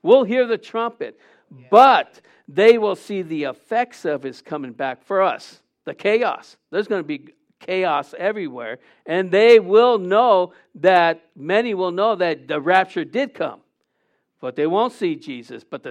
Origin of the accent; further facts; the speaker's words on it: San Diego, California, United States; And because we're from San Diego, we don't see lightning like they do out there in North Carolina.